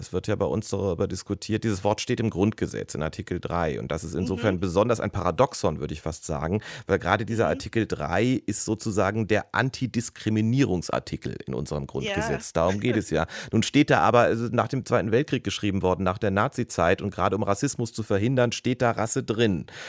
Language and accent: German; Germany; Ist man das oder bilde ich mir das als Deutscher, für den ja Englisch die Fremdsprache ist, nur ein?